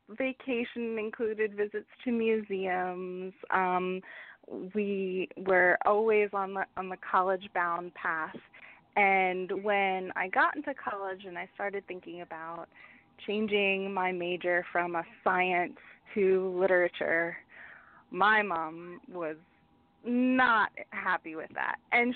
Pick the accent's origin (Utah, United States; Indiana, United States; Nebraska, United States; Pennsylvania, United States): Pennsylvania, United States; I am from central Pennsylvania, near Lancaster.